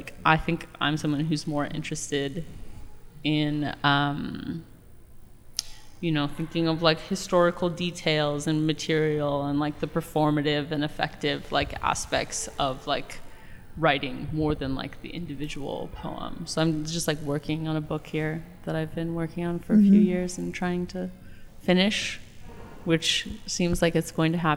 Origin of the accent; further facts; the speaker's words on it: Columbus, Ohio, United States; now in Oakland, United States; I'm from Columbus, Ohio, and that's where I met Kate, and I did my BA at OSU.